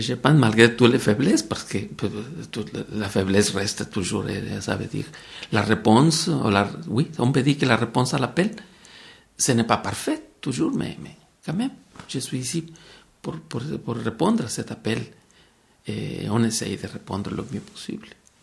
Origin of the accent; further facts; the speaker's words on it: Mexico; moved away; Alors, je suis venu de Mexique parce que il faut rappeler que l'Église, par nature, par sa nature, c'est missionnaire.